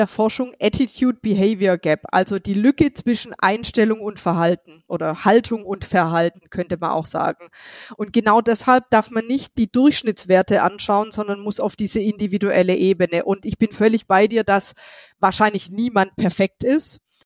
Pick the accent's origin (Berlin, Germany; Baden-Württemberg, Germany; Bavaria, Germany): Baden-Württemberg, Germany; accent: Swabian; Also ich komme ja aus Schwaben, wie man vielleicht hört